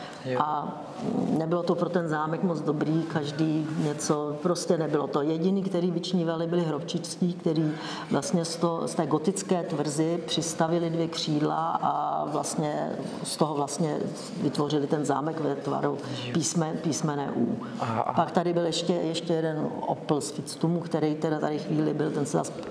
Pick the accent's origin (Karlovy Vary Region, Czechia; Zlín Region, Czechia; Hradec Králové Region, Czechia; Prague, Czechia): Prague, Czechia; Já jsem z Prahy